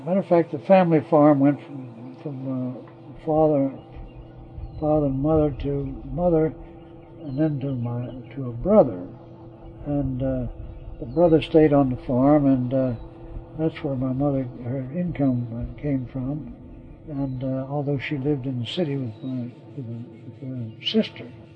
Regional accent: College Park, Maryland, United States; I come from College Park, and a lot of those days the agriculture industry was very deeply rooted there

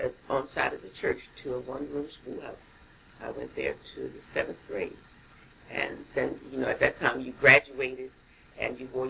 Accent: Gravel Hill, United States; also born or lived in Philadelphia; I was born in Philadelphia, and because my parents were living there at the time. And we didn't stay in Philadelphia long. They said they moved back here on Gravel Hill right after I was born. So Gravel Hill's all I've known.

